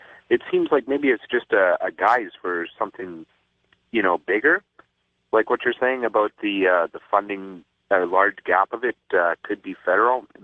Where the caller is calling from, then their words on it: Winnipeg, Manitoba, Canada; Hi, I'm calling from Winnipeg, Canada.